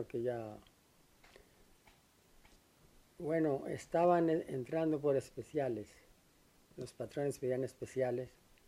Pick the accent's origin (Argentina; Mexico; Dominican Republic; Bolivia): Mexico; El primer contrato de 18 meses, cuando se me terminó, me fui para mi pueblo allá, para México. Estuve como un mes.